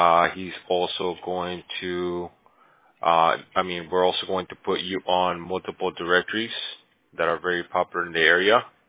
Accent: Bolivia; first language Spanish; English is a second language; I have an accent too. I'm from Bolivia. I speak Spanish and English, so my accent is a little off sometimes.

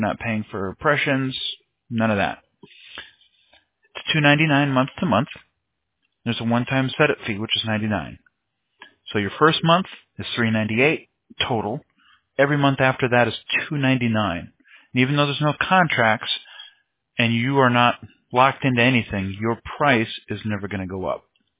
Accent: Midwest, United States; I'm originally from the Midwest, so over there it's, I don't even want to know how cold it is over there.

